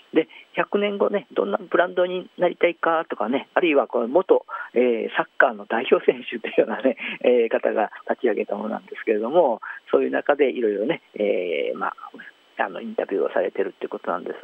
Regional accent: Kurashiki, Okayama, Japan; ちょっと私の出身がね、倉敷市で、水島ではないんですけども、そこからすぐ、近くのところなんでね、水島とはちょっと対照的な、漁村の、出身なんですけども

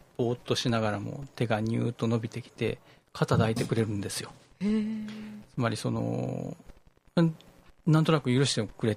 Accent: Fukuoka, Japan; 福岡出身なんです。

